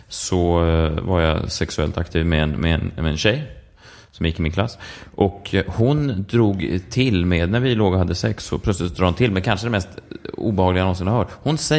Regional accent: Stockholm, Stockholm County, Sweden; det är ju inte folk som mig och John som är stockholmare, ursprungsstockholmare.

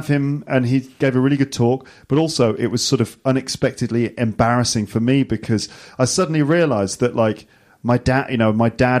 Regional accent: Midlands, United Kingdom; even though I'm technically from the Midlands, I still say Bath and grass and laugh, even though some of my mates from back home would say Bath, grass, laugh.

